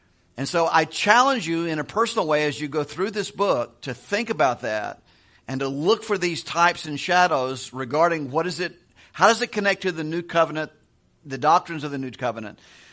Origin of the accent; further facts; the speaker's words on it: Atlanta, Georgia, United States; also born or lived in Macon; I'm reminded in my life, you know, coming up from Macon. I grew up in Atlanta. My wife and I got married out of college. We lived in Macon.